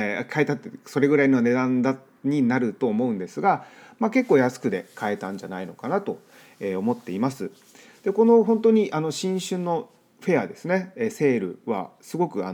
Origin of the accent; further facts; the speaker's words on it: Miyazaki, Japan; now in Los Angeles, United States; 僕の実家が宮崎 でうちの奥さんの実家が沖縄なので